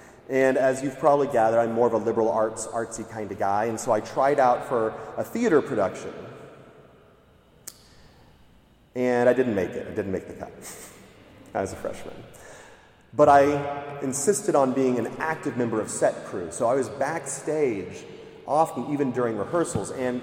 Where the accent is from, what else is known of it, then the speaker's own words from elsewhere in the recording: Houston, Texas, United States; I grew up in Houston, Texas, close to NASA, and even gave tours at NASA as a college summer job and things like that, but I hold no degrees in science.